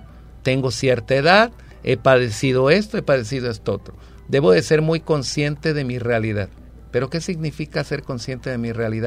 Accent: Mexico; pero no somos todos los mexicanos.

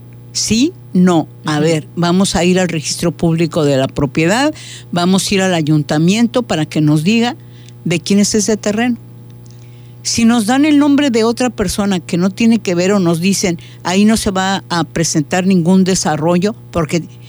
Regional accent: Mexico; como mexicanos tenemos todos derecho.

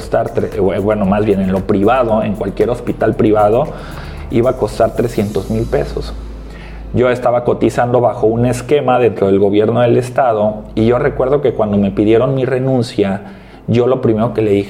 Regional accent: El Pitillal, Jalisco, Mexico; Pues bueno, soy del Pitillal, obviamente. Ahí tengo mi domicilio conocido.

